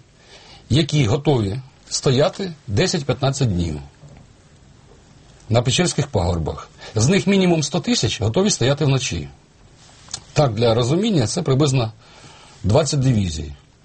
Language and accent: Ukrainian; Vatutine, Cherkasy Oblast, Ukraine; навіть з мого рідного міста Ватутіне Черкаської області